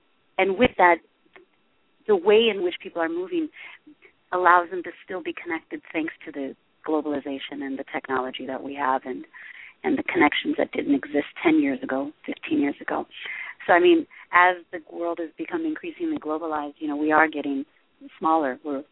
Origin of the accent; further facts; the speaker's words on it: New York City, New York, United States; born there; But when I grew up firmly believing that I was Eritrean. I was born in New York City. I had never seen the country until I was 14, but I just walked around here like, I'm Eritrean, and no, I'm not American.